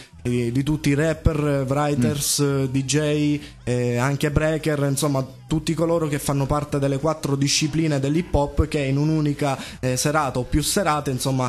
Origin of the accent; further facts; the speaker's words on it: Sicily, Italy; Il titolo ovviamente l'ho dedicato alla mia terra, che ovviamente ne sono molto legato.